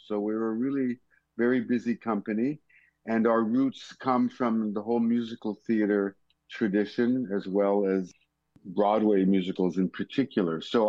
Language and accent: English; Toronto, Ontario, Canada; moved away as an adult; now in Montreal, Canada; actually I'm originally from Toronto, but I've been in Montreal since the early 70s. I came here to do my musical studies at McGill